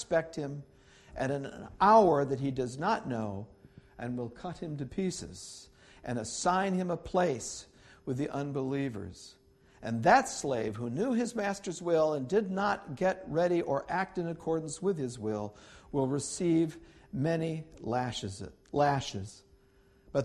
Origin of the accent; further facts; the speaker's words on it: New York, United States; where I grew up in New York State, there was something called a Regents exam